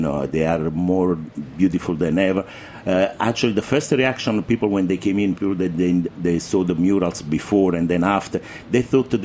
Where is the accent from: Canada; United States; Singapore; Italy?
Italy; Naples, Campania; English is a second language; moved away as an adult; No, I am from Naples. Naples city. I started 14 years old.